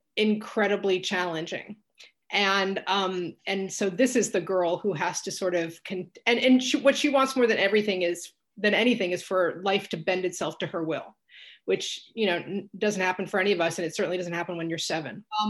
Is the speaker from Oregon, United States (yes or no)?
no; New York City, New York, United States; I grew up in New York City, actually, in which case I took public transportation, you know, quite early on.